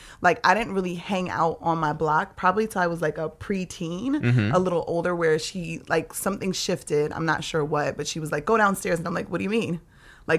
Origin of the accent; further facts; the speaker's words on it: New York City, New York, United States; I grew up in Lower East Side on Cherry Street.